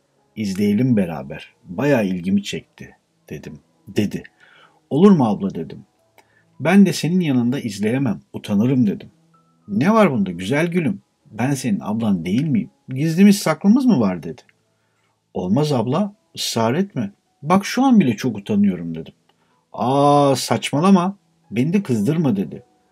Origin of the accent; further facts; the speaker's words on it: Manisa, Turkey; Aslen biz Manisalıyız.